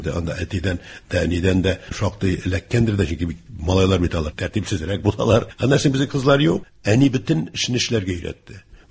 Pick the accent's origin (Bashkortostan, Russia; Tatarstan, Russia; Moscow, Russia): Moscow, Russia; born there; Мәскәүдә тудым.